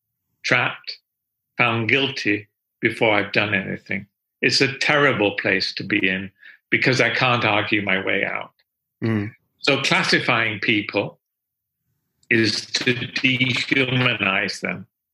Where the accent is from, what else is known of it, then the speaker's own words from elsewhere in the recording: England, United Kingdom; now in United States; Everybody expects me in the United States to drink tea as an English person, but I don't drink tea.